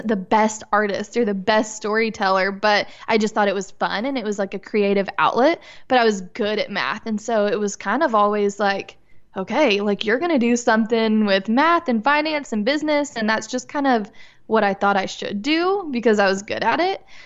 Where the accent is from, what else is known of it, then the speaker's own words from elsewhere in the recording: Arkansas, United States; also born or lived in Illinois; I was born in Illinois, practically raised my whole life in Northwest Arkansas